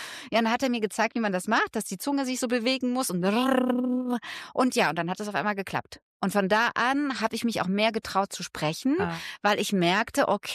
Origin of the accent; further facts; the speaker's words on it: Düsseldorf, North Rhine-Westphalia, Germany; also born or lived in Hesse; In Düsseldorf aufgewachsen, aber in Hessen geboren. Also ich bin gebürtige Hessin